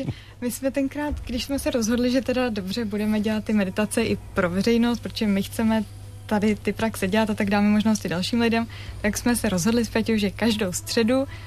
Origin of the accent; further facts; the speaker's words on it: Prague, Czechia; tak když jsme řekli, že jsme z Prahy